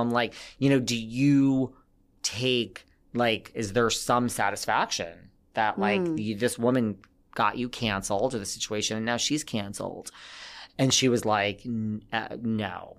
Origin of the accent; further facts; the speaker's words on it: New York, United States; I said like, you know, I'm from New York and like, you know, we're outspoken, like New Yorkers